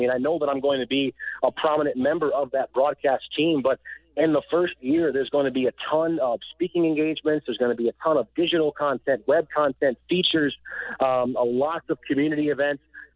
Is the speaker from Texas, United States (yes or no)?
no; Detroit, Michigan, United States; Yeah, I mean, the Detroit, obviously, number one, because it's my hometown.